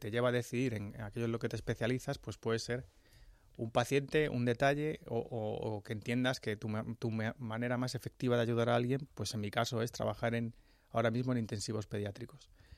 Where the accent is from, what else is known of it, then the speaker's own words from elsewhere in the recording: Madrid, Community of Madrid, Spain; also born or lived in Getafe / Pinto; nací en Madrid, en La Milagrosa, ajá, que está bastante en el centro. Y luego viví en Getafe y después en Pinto.